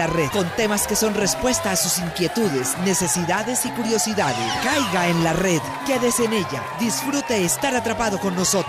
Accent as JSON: {"language": "Spanish", "region": "Valle del Cauca", "country": "Colombia", "said": "los estaré acompañando hasta las 12 del día. Hoy voy a hablar de mi tierra, del Valle del Cauca"}